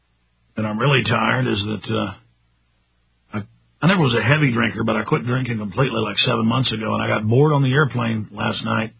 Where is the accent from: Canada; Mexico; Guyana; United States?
United States; Texas; in my experience growing up in Texas